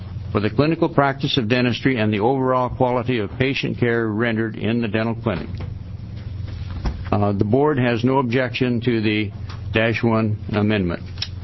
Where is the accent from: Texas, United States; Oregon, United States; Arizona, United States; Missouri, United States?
Oregon, United States; Klamath Falls; I'm a dentist from Klamath Falls